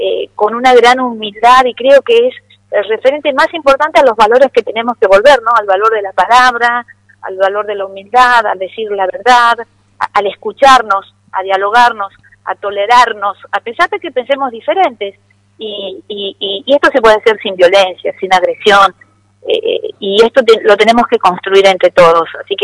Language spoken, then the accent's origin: Spanish; Tucumán, Argentina; Yo me siento orgullosamente tucumana y quiero que Tucumán vuelva a ser lo que fue hace muchísimo tiempo